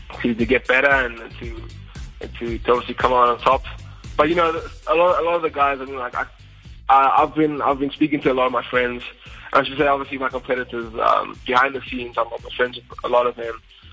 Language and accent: English; South Africa; because as a South African, you know, we're tough and we don't give up easily.